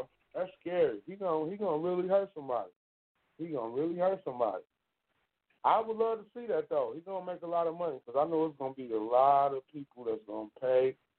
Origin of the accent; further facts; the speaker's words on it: Indiana, United States; I kind of fell back on the football because, you know, I'm from Indiana, and when Peyton Manning, I followed Peyton to Denver